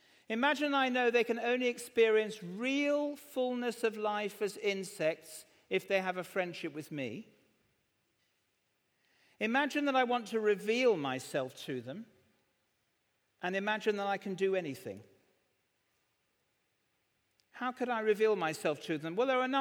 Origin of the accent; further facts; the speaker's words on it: Southampton, South East England, United Kingdom; I'm from Southampton.